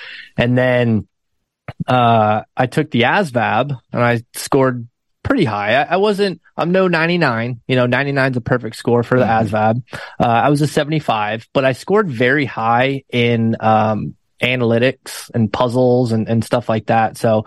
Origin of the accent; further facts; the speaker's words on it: Maine, United States; Colorado was on my list, cause I'm from Maine.